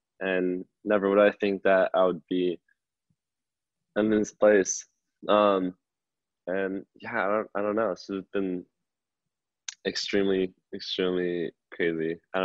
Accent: Seattle, Washington, United States; And later we found out that, you know, we're both from Seattle and we have mutual friends.

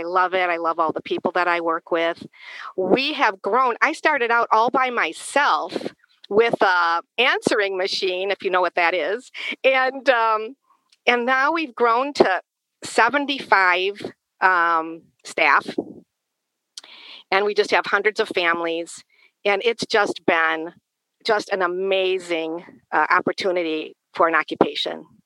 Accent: Michigan, United States; born and raised in Michigan

